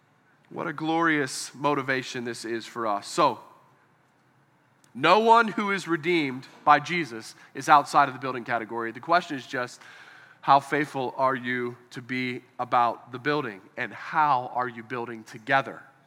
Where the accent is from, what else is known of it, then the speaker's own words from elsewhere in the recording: Pittsburgh, Pennsylvania, United States; because I grew up saying yins in Pittsburgh